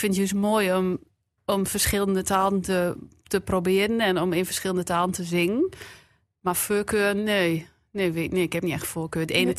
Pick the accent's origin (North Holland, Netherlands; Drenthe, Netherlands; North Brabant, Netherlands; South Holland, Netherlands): Drenthe, Netherlands; Pesse; born there; In Pessen.